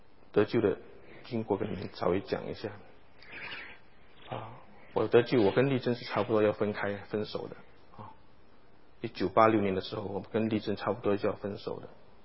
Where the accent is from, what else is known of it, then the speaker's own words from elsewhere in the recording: Malaysia; moved away as an adult; now in United States; 我们刚结婚从马来西亚过来的时候，我是一个很紧张的人，我现在还是很紧张，从马来西亚过来的时候